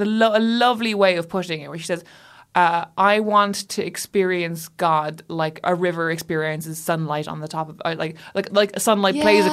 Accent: Ireland; because I grew up Catholic and in Ireland as well.

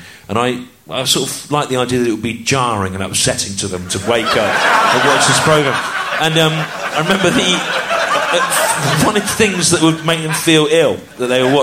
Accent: Midlands, United Kingdom; I grew up in the Midlands

